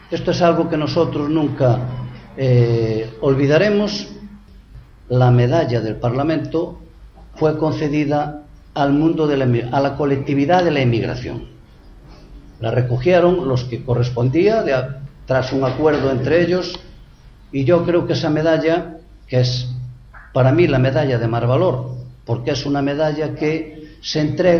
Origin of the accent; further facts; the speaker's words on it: Galicia, Spain; a mi tierra, que es Galicia.